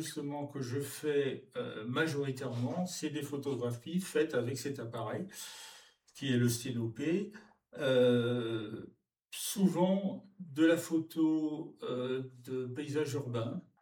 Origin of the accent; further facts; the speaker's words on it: Morlaix, Brittany, France; born there; also born or lived in Marseille, France / Morocco; now in Guérande, France; j'ai 78 ans. Je suis né en Bretagne, à Morlaix.